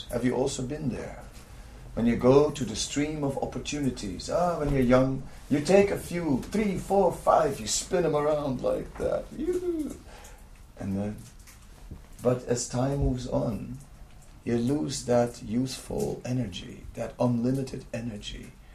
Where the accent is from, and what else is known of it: Netherlands; English is a second language